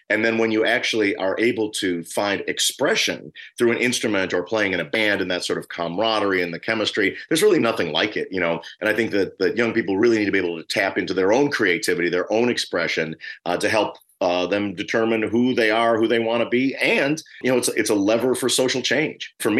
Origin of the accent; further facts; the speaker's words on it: Harlem, New York, United States; born there; I was born in Harlem.